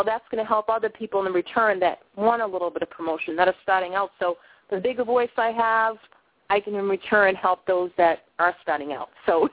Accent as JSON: {"language": "English", "town": "Boston", "region": "Massachusetts", "country": "United States", "lives_now": "Maine, United States", "said": "I'm actually located in Maine, but I kind of screw everybody up of my accents, because I'm originally from Boston. But I moved up to Maine to do a couple of films"}